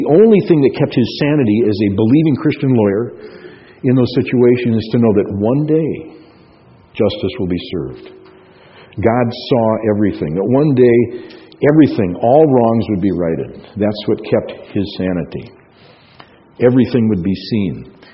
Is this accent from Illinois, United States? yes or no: no; Minnesota, United States; When I was first a believer, I went to a church in my hometown in Minnesota